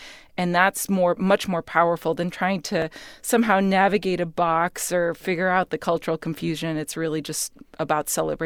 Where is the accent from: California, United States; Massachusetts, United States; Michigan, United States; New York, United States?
Michigan, United States; first language Spanish; English is a second language; My mother is Mexican and my father is Bulgarian, and I was born and raised in Michigan. But Spanish was actually my first language, so I struggled very much with English in school